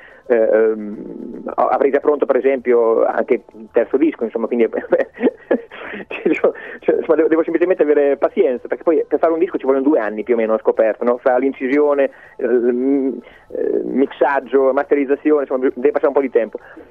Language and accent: Italian; Santarcangelo di Romagna, Emilia-Romagna, Italy; sono di Sant'Arcangelo di Romagna, e a Sant'Arcangelo c'è una tradizione musicale, scuole musicali, insomma, piuttosto famose